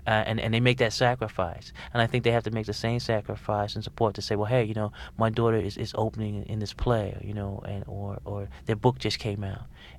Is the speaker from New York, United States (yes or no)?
yes; New York City, New York, United States; You know, when I grew up in the Bronx, I grew up in a Black and Puerto Rican neighborhood, but high school was spent in a predominantly Jewish and Italian high school.